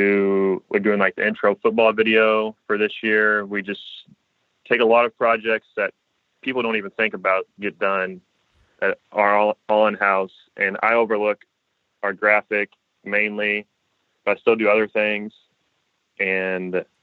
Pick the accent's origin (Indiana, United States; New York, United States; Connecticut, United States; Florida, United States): Indiana, United States; Poseyville; Yeah, so I'm initially from a small town around Evansville, Indiana. It's called Poseyville, Indiana. Nobody's heard of it. It's about 30 minutes away from there.